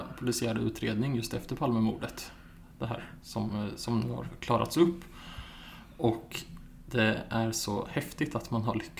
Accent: Motala, Östergötland, Sweden; jag växte upp i Motala som ligger ett par mil ifrån Linköping och jag var 17 år gammal när det här hände.

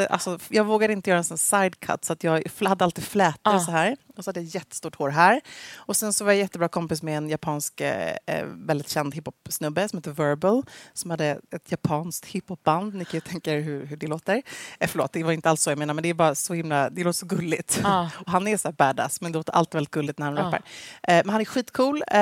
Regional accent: Gävle, Gävleborg County, Sweden; Men jag växte upp då i Gävle hos min härliga familj

